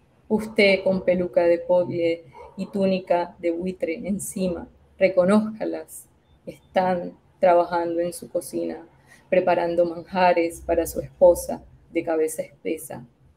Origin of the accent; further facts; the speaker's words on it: Barranquilla, Atlántico, Colombia; si bien crecí en la ciudad, en Barranquilla, crecí en un barrio popular, en un barrio pobre